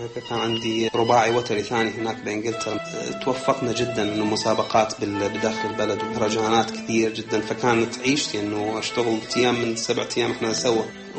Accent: Iraq; now in London, United Kingdom; فما ممكن أعلق على شماعة أنه لأن أنا عراقي ما حصلت شغل فول تايم

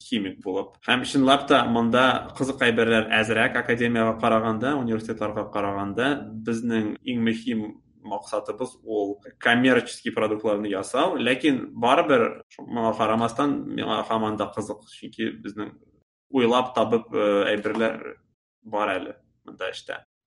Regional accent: Kazan, Tatarstan, Russia; also born or lived in -; Анда 2 ел гына укыдым һәм аннан соң киттем урыс мәктәбенә. Тигене шикелле ул средняя школа. Казанда.

